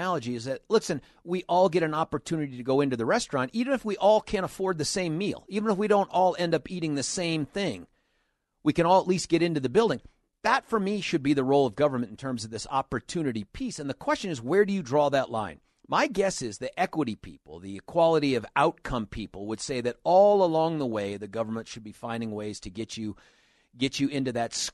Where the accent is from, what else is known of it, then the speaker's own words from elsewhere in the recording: United States; it's offensive to me as an American.